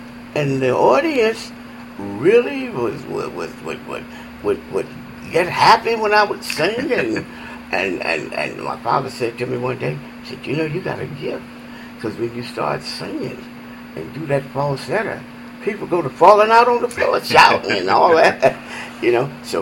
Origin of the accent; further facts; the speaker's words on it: Georgia, United States; Georgia is the main thing. We come from Georgia.